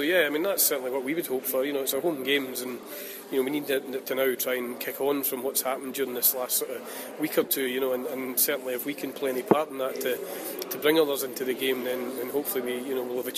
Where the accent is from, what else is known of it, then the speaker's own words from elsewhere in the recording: Arbroath, Scotland, United Kingdom; Yeah, I'm from Arbroath.